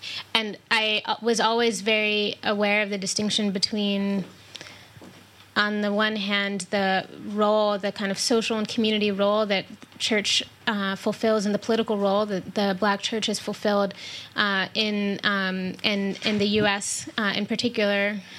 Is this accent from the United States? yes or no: yes; Cincinnati, Ohio, United States; I grew up in Cincinnati, but I went back to Chicago for graduate school